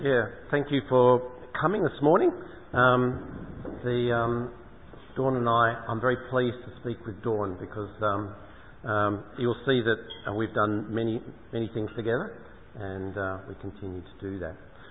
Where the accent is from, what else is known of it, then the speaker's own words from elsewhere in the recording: Sydney, New South Wales, Australia; born there; I was born in Sydney at the Mater Hospital. My father was a surgeon and a GP in Lindfield on the North Shore, and my mother was a preschool teacher. She grew up in West Wyalong, and I'm a seventh generation Australian.